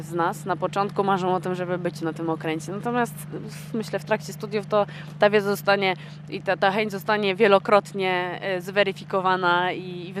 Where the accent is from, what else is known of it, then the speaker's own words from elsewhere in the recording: Wadowice, Lesser Poland, Poland; Jestem z Wadowic.